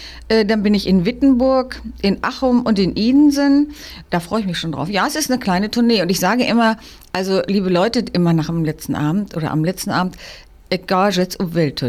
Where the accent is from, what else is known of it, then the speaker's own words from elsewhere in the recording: Beber, Lower Saxony, Germany; Zum Beispiel gibt es eine Backstube in Beber. Das ist mein Geburtsort. Also quasi, da bin ich aufgewachsen geworden, bin ich ja hier in Hameln.